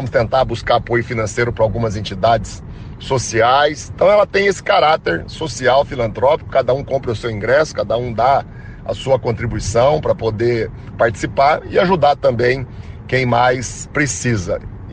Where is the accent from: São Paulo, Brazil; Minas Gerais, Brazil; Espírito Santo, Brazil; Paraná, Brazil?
Paraná, Brazil; Cruzeiro do Oeste; Domingo eu sou recebido lá na minha cidade, em Cruzeiro do Oeste, pela minha família, pelos meus amigos.